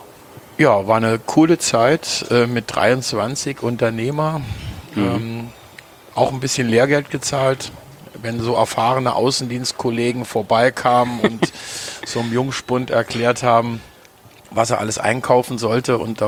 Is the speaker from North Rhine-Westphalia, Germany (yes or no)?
no; Trier, Rhineland-Palatinate, Germany; in meiner Heimatstadt Trier.